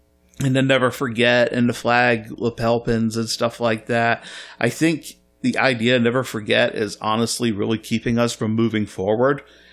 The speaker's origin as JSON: {"language": "English", "region": "Scotland", "country": "United Kingdom", "said": "I wish I could be like, I'm Scottish. I'm not one of the bad ones. But we're all lumped into the United Kingdom."}